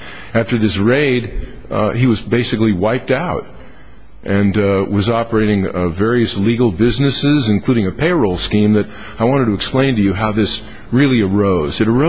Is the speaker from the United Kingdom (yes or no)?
no; Palo Alto, California, United States; I was born and raised in Palo Alto and spent the first 24 years of my life in Palo Alto.